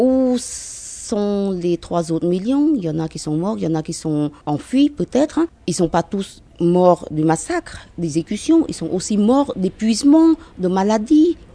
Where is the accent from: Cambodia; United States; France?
Cambodia; French is a second language; Pourtant, on est des Cambodgiens, des Khmers, mais pas Khmers rouges. On est Khmers des villes.